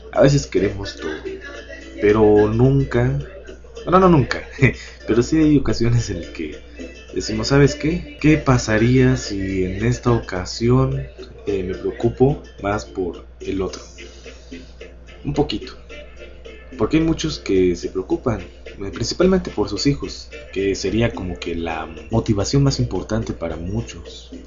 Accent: Puebla, Mexico; algunos de ustedes saben que soy de Puebla

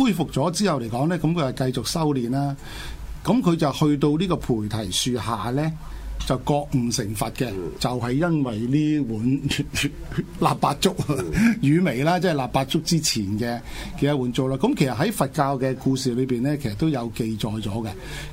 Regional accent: Guangdong, China; 咁咧就喺臘八我哋廣東人就比較少食啲

